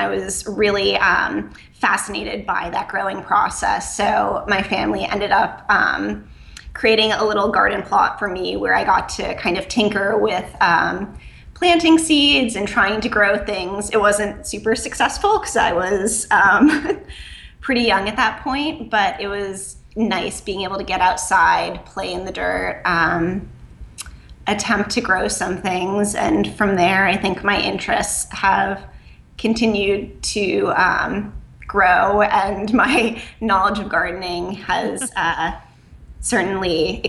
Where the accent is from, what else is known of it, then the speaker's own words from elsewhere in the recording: Burlington, Vermont, United States; I grew up in Burlington, Vermont, and the last about 2.5 years, I've been living and working in the Northeast Kingdom of Vermont.